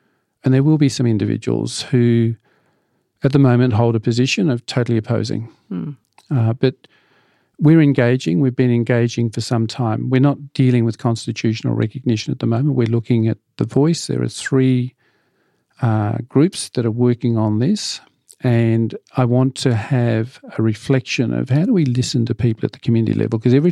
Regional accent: Western Australia, Australia; the Western Australia, who was my home state and is conservative

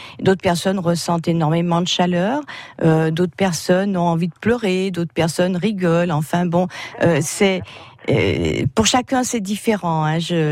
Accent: Bussière-Dunoise, Nouvelle-Aquitaine, France; Alors, je suis du côté de Bussière-Dunoise.

